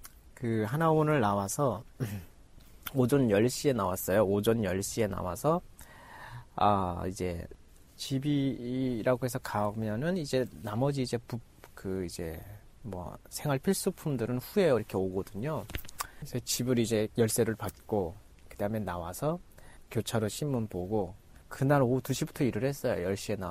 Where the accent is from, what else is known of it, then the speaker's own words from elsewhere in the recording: North Korea; now in South Korea; 제가 북한에서 왔다고 바로 이야기를 했어요.